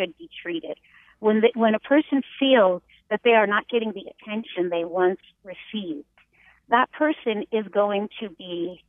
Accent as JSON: {"language": "English", "region": "Florida", "country": "United States", "tie": "born or raised there", "said": "I grew up in Florida"}